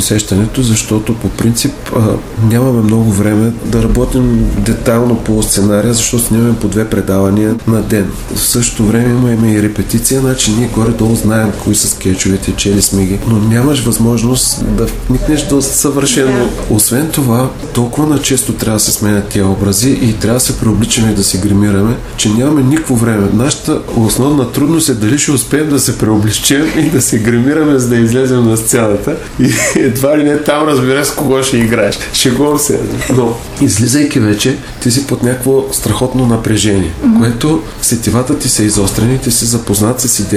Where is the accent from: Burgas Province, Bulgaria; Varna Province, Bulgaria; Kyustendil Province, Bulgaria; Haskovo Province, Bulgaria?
Varna Province, Bulgaria; Varna; Аз съм роден във Варна, около къщи имаше много кина. И си спомням като дете